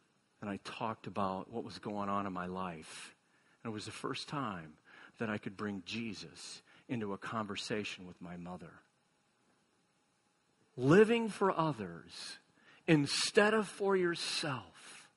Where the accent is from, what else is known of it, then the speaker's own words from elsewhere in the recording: Iowa, United States; because we're from Iowa anyway.